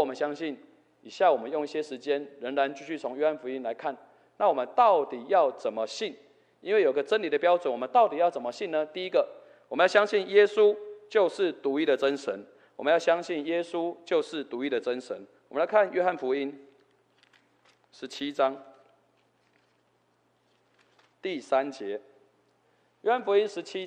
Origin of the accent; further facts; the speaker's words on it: Tamsui, New Taipei, Taiwan; 好比我的家乡在淡水